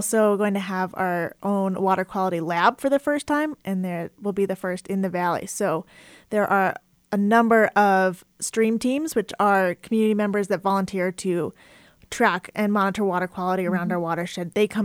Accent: Colorado, United States; I grew up in Colorado. My mom is actually fifth generation native to Colorado, so I think there's definitely some pride in being from Colorado and the West.

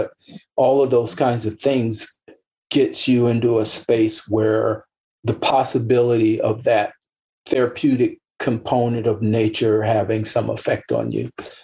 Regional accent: Ohio, United States; As a young person growing up in Ohio, my parents were great people, very loving, caring people

